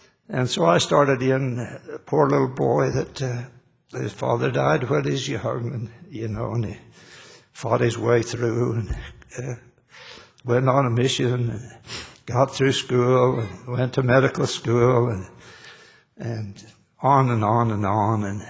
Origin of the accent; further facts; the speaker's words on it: Blanding, Utah, United States; I heard that there was going to be a basketball tournament down in my hometown, Blanding, Utah.